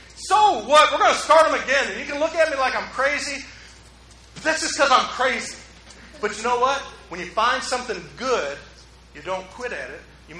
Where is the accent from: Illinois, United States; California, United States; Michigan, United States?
Michigan, United States; Detroit; I had never plowed. I'm from Detroit.